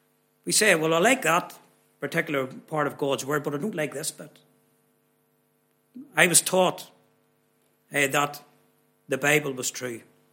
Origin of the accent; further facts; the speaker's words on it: Armagh, Northern Ireland, United Kingdom; I'm from Armagh. I was born in Armagh.